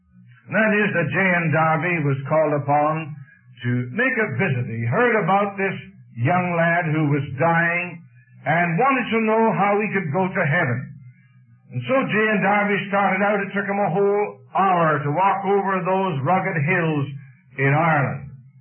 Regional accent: Canada; a little town near my hometown in Canada.

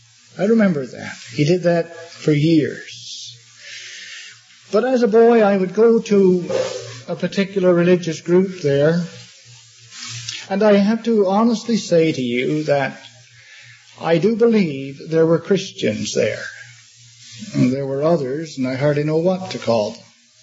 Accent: Newfoundland and Labrador, Canada; I grew up in Newfoundland. On the south coast, I wasn't raised in a Christian family, a little old fishing village on the south coast.

